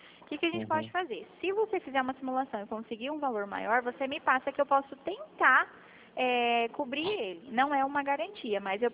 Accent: Dourados, Mato Grosso do Sul, Brazil; Eu sou de Dourados também

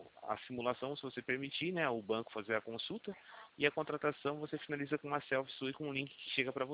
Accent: Campinas, São Paulo, Brazil; eu sou aqui de Campinas

